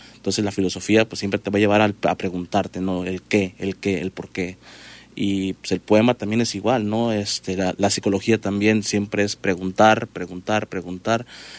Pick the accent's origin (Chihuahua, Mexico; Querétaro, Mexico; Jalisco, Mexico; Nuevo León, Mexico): Jalisco, Mexico; Puerto Vallarta; soy de aquí, de Vallarta, nacido, toda mi vida he estado aquí. Mi familia no es de aquí, mi familia es de otro lugar, pero yo radico aquí siempre.